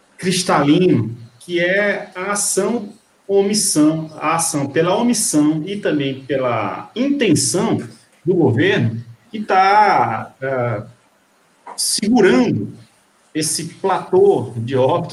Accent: Recife, Pernambuco, Brazil; todo o pessoal de Olinda, do Recife, minha terra querida que eu amo

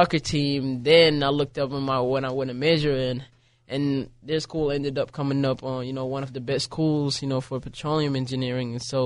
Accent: Libya; now in United States; My parents are usually from Sudan, but okay. I was born and raised in Libya.

